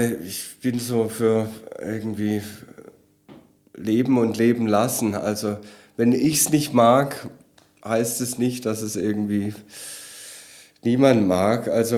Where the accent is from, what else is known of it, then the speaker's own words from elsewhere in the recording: Baden-Württemberg, Germany; Ich bin ja Schwabe. Aber ja, ich bin kein Schwabe von der Mentalität.